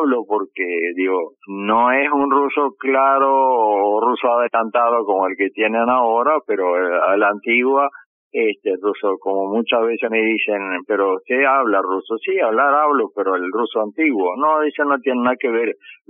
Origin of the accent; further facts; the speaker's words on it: Uruguay; yo nací, soy orientado uruguayo. Mi padre nació a los 3 meses de haber llegado mis abuelos.